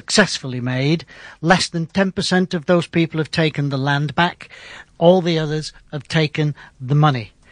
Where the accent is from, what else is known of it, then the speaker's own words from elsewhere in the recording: Franschhoek, Western Cape, South Africa; from Franschhoek.